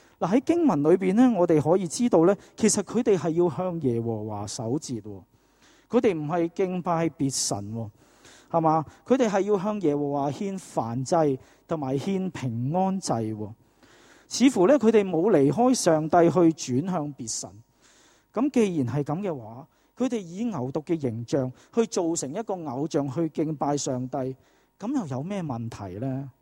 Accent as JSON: {"language": "Chinese", "country": "Hong Kong", "said": "我想我们香港人真的经历了很大的困难。"}